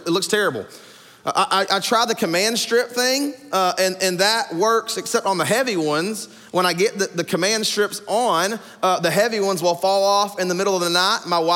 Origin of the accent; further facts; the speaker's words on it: Arkansas, United States; I'm from Arkansas originally. I self-identify as a redneck.